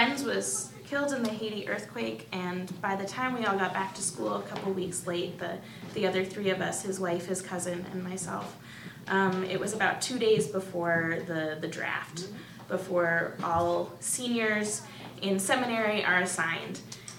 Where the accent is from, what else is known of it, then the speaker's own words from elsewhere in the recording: Canada; also born or lived in United States; I did spend 18 years growing up in Canada, but I was born in the States before that. We emigrated when I was 1.5. And then in the last 7 years, I have spent at least one of each of those years living in 5 different countries.